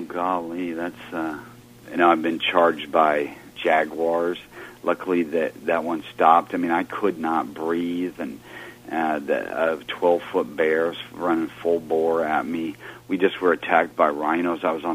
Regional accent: Midwest, United States; this is part of my background, maybe as a Midwesterner

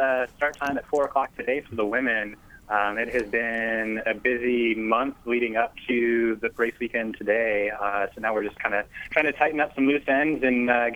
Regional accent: Indiana, United States; I grew up in Indiana. I'm a native Hoosier, and just my family, we would always go to the 500 every May.

